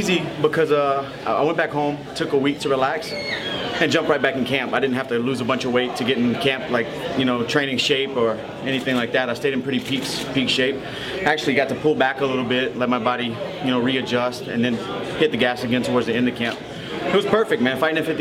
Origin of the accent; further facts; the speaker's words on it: Lafayette, Louisiana, United States; From Texas, and it was a big fight in my hometown of Lafayette.